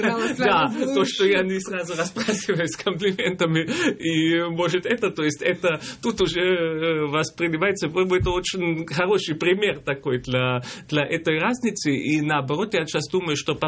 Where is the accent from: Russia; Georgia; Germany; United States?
Germany; поскольку я сдержанный такой немец